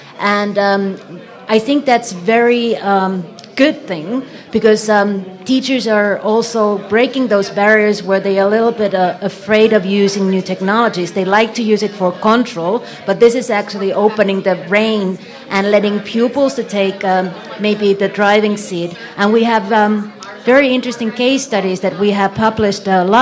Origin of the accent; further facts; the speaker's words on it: Finland; English is a second language; I'm from Finland